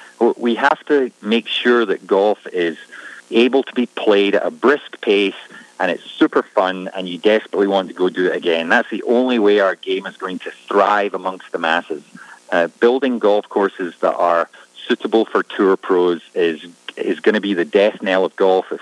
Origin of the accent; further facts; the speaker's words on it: Scotland, United Kingdom; As a Scotsman who played all of his golf on the classic courses of the British Isles, I've never seen one in better condition than Gamble Sands is right now.